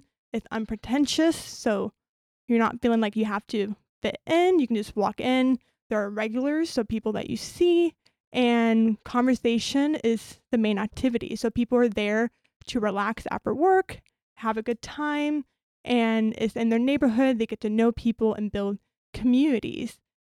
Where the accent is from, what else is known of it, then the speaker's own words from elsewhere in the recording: Florida, United States; I grew up in Florida, yeah, where there wasn't a lot of third spaces.